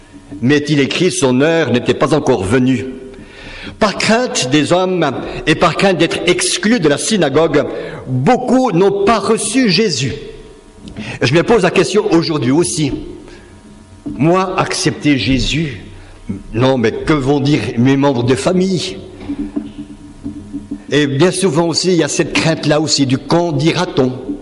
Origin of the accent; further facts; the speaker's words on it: Switzerland; et même chez nous en Suisse aussi